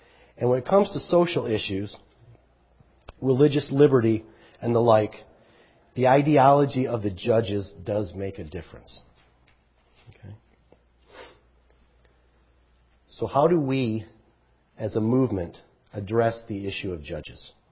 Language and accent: English; Kansas City, Missouri, United States; For instance, you know, in Missouri, I'm from Kansas City.